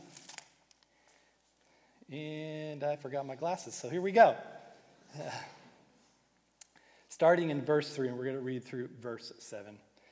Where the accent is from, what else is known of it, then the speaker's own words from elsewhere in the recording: California, United States; I'm originally from California, so you'll maybe hear me say you guys and you all, because I'm a confused Texan Californian